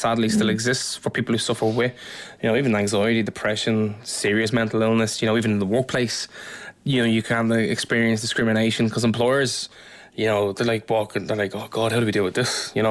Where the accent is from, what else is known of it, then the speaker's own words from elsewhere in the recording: Crumlin, Leinster, Ireland; when I was growing up in Crumlin, I played for... I played in goal for Crumlin Rovers